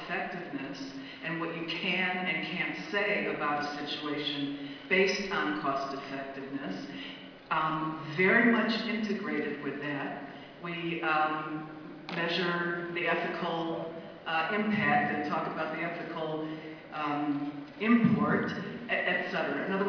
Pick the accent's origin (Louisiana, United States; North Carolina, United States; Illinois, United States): Illinois, United States; Chicago; from Chicago.